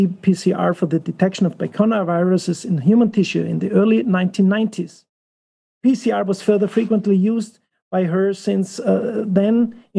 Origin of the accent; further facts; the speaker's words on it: Hannover, Lower Saxony, Germany; I'm from Hannover in Germany.